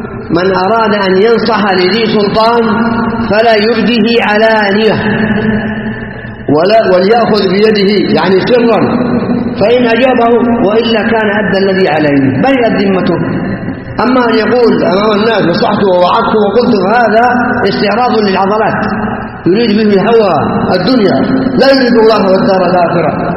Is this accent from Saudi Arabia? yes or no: yes; Saudi Arabia